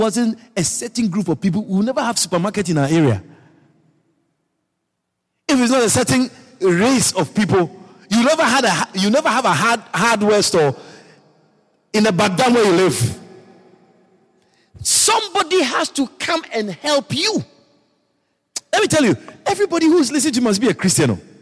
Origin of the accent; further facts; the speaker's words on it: Ghana; I'm from Ghana, so I think I can say things about Ghana. I know I'm Ghanaian Guyanese.